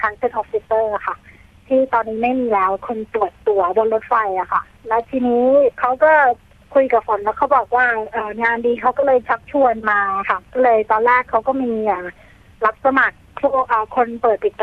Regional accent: United States; จริงๆแล้ว … ไปโตที่อเมริกามานะคะ

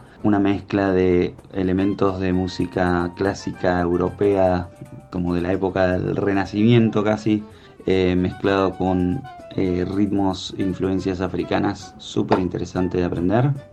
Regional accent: Argentina; soy de Argentina.

